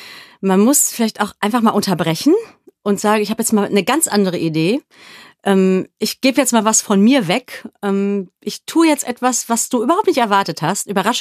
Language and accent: German; Germany; Und ich war als Deutsche da, hatte manchmal furchtbares Heimweh und bin dann immer ins jüdische Viertel gegangen